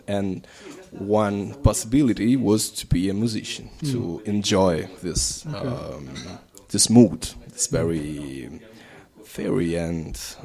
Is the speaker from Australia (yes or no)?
no; Benevento, Campania, Italy; It's called Benevento. It's yeah, it's a village close to Napoli.